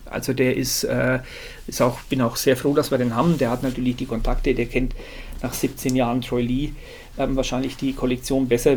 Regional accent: Bavaria, Germany; hier bei uns in Westmittelfranken

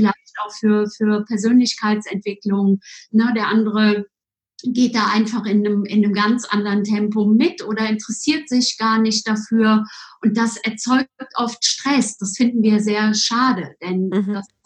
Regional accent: North Rhine-Westphalia, Germany; Also ich komme aus dem Rheinland und war einfach nur ein Jahr in Bielefeld.

